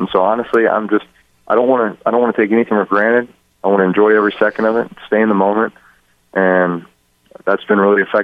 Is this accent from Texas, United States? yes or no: yes; Texas, United States; I grew up in Texas. We didn't have Jimmy John's at the time there.